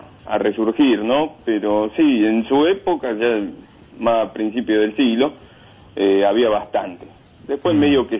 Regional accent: Venado Tuerto, Santa Fe, Argentina; now in Buenos Aires, Argentina; yo, efectivamente somos de Venado Tuerto.

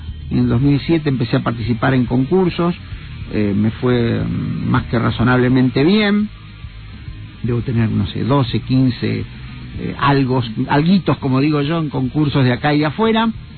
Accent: Santa Fe, Argentina; moved away as an adult; estaba en mi casa paterna en Santa Fe, yo soy de Santa Fe

